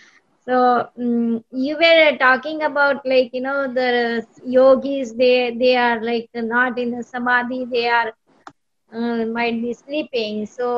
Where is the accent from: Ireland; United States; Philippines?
United States; Charlotte, North Carolina; I am from Charlotte.